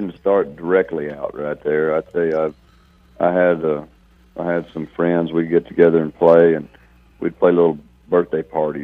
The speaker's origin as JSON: {"language": "English", "town": "Pecos", "region": "Texas", "country": "United States", "tie": "born or raised there", "said": "and I was born in San Angelo. I think they lived out in Ozona maybe when I was born, but it wasn't long after that they were in Pecos. And so I grew up out there around Pecos and Toya, west Texas, you know."}